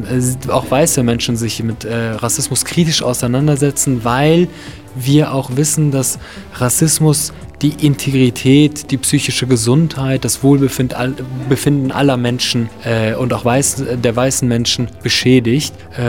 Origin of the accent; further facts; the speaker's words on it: Cologne, North Rhine-Westphalia, Germany; ich sage, ich komme aus Köln